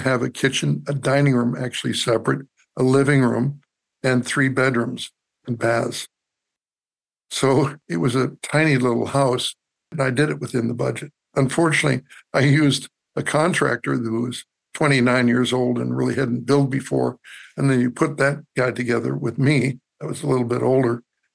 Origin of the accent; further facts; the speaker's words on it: Michigan, United States; And also I said, well, I come from Michigan and I sort of know the area they want to build.